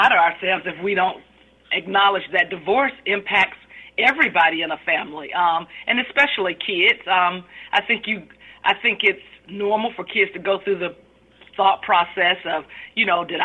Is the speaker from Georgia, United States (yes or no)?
yes; Atlanta, Georgia, United States; I grew up in Atlanta, Metro Atlanta, moved to different parts of Metro Atlanta, but Southwest Atlanta is where I consider the bulk of my growing up to have taken place.